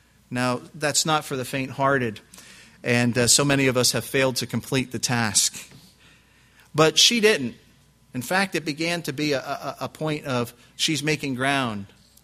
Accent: New Jersey, United States; now in England; British friends tell me as an American I'm a bit brash, particularly since I'm from New Jersey.

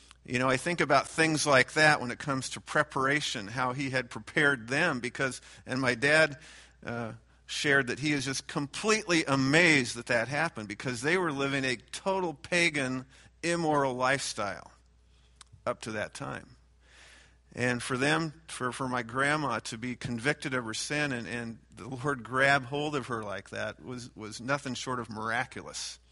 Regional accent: Bakersfield, California, United States; I grew up here in Bakersfield, grew up in East Bakersfield. My parents lived simply.

